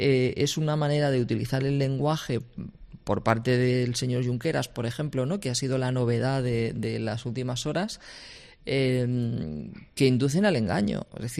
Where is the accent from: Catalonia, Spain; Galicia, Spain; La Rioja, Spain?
Catalonia, Spain; Somos ciudadanos catalanes